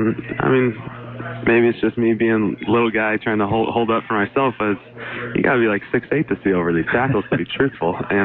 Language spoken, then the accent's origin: English; Washington, United States; I grew up in Washington, so Matt Hasselbeck with Coach Holmgren